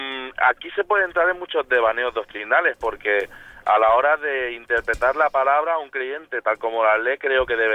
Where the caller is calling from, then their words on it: Badalona, Catalonia, Spain; te llamo de Badalona.